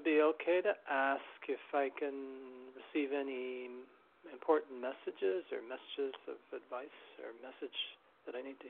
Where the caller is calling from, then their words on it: New York City, New York, United States; I'm from New York City, or living in New York City.